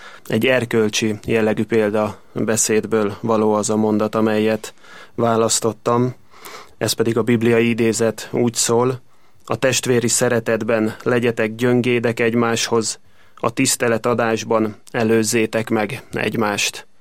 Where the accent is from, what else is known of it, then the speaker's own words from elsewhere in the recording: Szergény, Vas, Hungary; Jó magam, egy kis nyugat-dunántúli faluban születtem, nevelkedtem, onnan érkeztem, a Gyagos Szergény a településnek a neve